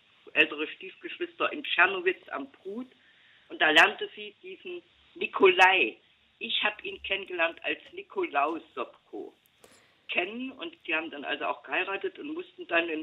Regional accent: Jena, Thuringia, Germany; Und komme aus Jena und alles Thüringen. Mütterlich, väterlicherseits, außer vielleicht mal ein Franzos dazwischen

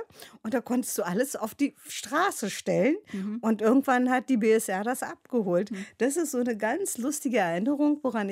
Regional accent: Sivas, Turkey; Doch, ich erinnere mich auch an meine Kindheit bei uns im Dorf.

